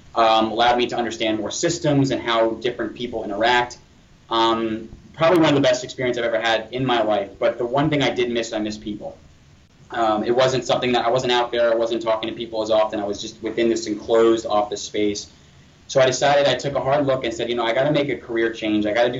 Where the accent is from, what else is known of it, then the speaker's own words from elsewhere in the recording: Long Island, New York, United States; I grew up in Long Island, so I said, hey, let me try more of the city